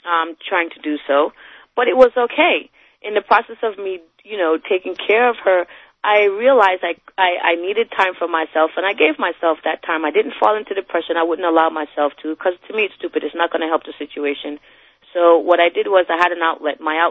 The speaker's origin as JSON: {"language": "English", "country": "Jamaica", "said": "I'm from Jamaica"}